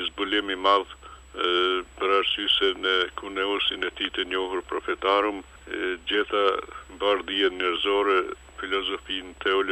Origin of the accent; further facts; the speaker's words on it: Kosovo; si popull, si shqiptar të Kosovës